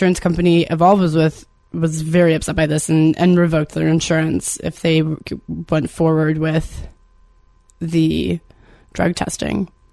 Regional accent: Sackville, New Brunswick, Canada; since I grew up in Sackville for the most part

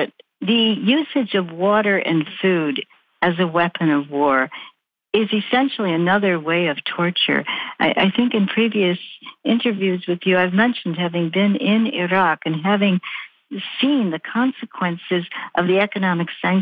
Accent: Chicago, Illinois, United States; Well, and then I'm from Chicago

